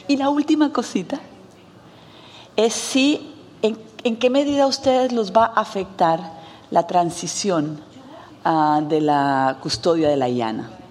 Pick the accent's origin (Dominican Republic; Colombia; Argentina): Dominican Republic; Yo soy de la República Dominicana.